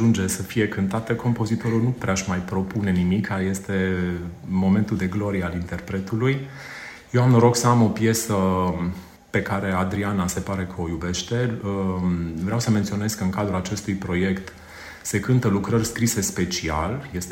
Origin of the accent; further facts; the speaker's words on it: Brașov, Brașov County, Romania; Aveți dreptate, sunt brașovean.